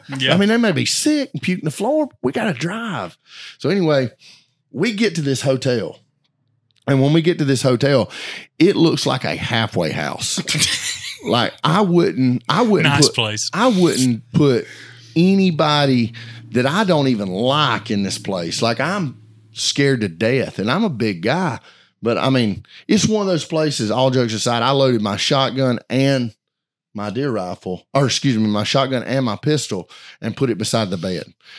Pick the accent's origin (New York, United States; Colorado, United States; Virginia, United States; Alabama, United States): Alabama, United States; You know, again, I'm not a snow expert. I'm from Alabama, but it's snowing hard